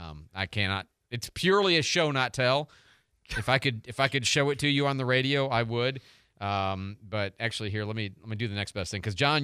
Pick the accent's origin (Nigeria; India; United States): United States; Detroit, Michigan; So I was raised, my mom was big into Motown. I was raised on Motown. And it's just, you know, of course we're from Detroit.